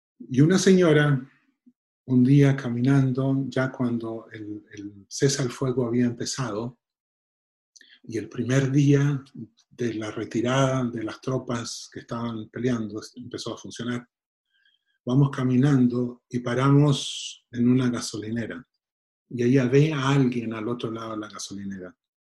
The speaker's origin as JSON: {"language": "Spanish", "town": "Arica", "region": "Arica y Parinacota", "country": "Chile", "said": "Yo soy de Arica y eso es lo más importante. Ese es mi punto de partida"}